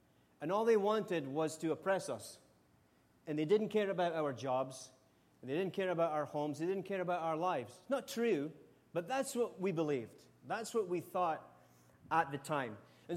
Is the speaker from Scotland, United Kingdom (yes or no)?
yes; Scotland, United Kingdom; When I was younger, growing up in Scotland